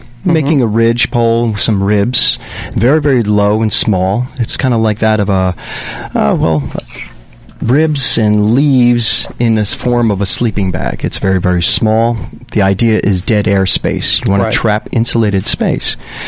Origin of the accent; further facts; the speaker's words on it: Putnam Valley, New York, United States; Well, you know, my whole life I grew up in the woods. I grew up in Putnam Valley. So I was a country boy.